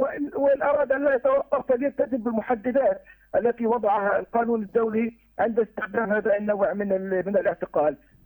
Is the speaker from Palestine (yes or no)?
yes; Palestine; ولكن الأمر يعني يحتاج إلى جهد منا كفلسطينيين، جهد متكامل